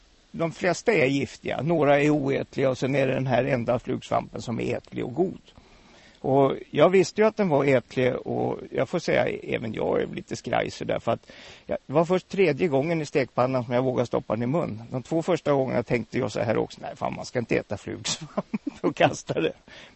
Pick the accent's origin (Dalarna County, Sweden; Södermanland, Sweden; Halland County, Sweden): Södermanland, Sweden; Björnlunda; när jag var liten, vi bodde i Björnlunda, så där kunde man komma ut i skogen